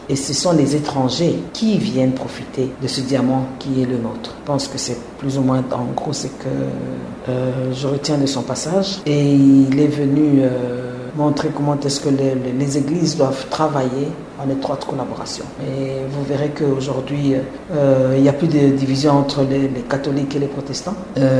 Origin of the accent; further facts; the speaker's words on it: DR Congo; en tant que Congolaise